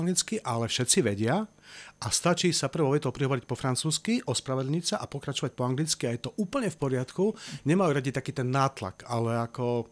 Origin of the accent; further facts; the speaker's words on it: Margecany, Košice Region, Slovakia; also born or lived in Gelnica; Ja pochádzam zo Spiša, konkrétne som narodený v Gelnici, ale celý život som strávil ten mladý teda v Margecanoch.